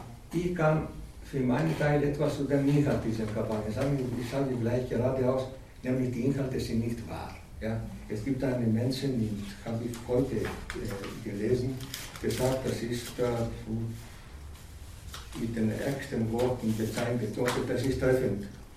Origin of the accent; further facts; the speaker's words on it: Greece; ich bin ein Grieche.